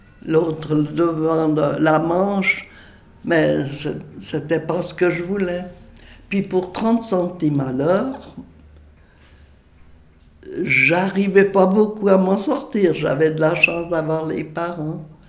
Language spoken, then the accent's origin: French; Renan, Vaud, Switzerland; born there; Je suis née à Renan, dans le canton de Vaud. Mes parents avaient acheté une maison et c'était une fermette, disons.